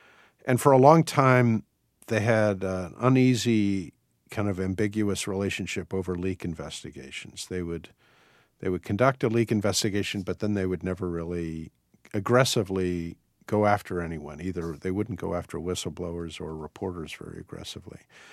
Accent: Washington, District of Columbia, United States; I grew up in Washington, so I knew I was reading the Washington Post.

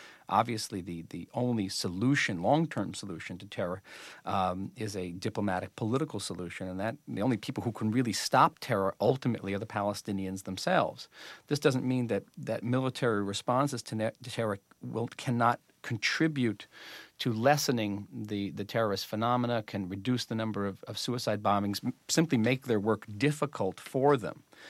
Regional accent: United States; now in Israel; I moved to Israel. I was raised in the United States.

